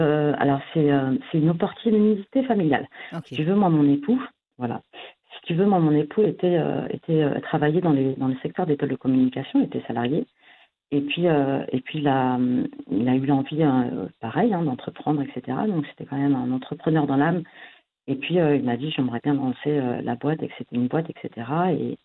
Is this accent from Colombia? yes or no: no; France; born there; Je suis franco-marocaine, berbère du nord du Maroc. Donc je suis aussi fille. Et donc moi, je suis née en France.